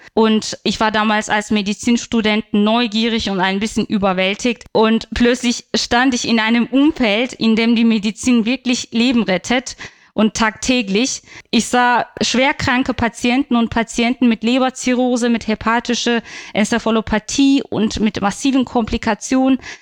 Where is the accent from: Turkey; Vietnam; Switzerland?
Turkey; moved away as an adult; now in Germany; Bin seit 2017 hier in Deutschland. Ich bin in der Türkei geboren und aufgewachsen in einer kurdischen, alevitischen Familie, also eine Minderheit innerhalb einer Minderheit.